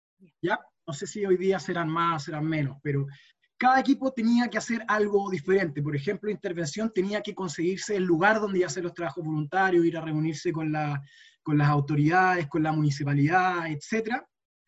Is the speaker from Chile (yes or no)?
yes; San Fernando, O'Higgins, Chile; yo soy de San Fernando, y en San Fernando jugaba rugby con un equipo.